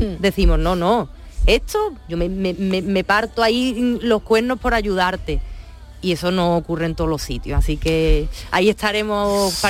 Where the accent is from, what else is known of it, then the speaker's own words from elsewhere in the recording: Andalusia, Spain; sé que la gente de mi tierra no nos vamos a apartar en ningún momento y vamos a seguir ahí para adelante, y eso no se puede decir en todos los lugares del mundo, pero mira, en Andalucía sí.